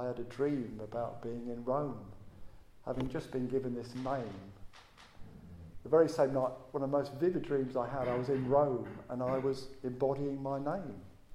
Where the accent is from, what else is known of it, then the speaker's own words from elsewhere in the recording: England, United Kingdom; You know, we're all English.